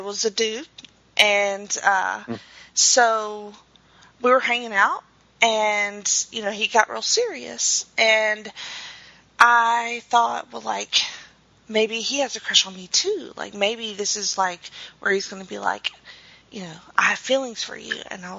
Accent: the South, United States; I'm a girl from the South.

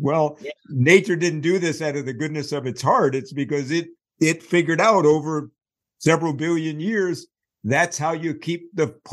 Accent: Staten Island, New York, United States; I grew up in Staten Island, New York, so not far from you.

